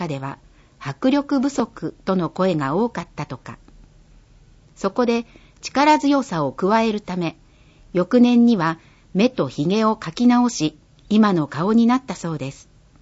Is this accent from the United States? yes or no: no; Christchurch, Canterbury, New Zealand; Japanese is a second language; 平成23年2月22日、マグニチュード 6.3 の地震が、私の故郷、クライストチャーチで発生しました。当時私はまだ、イヤー9、中学1年生でした。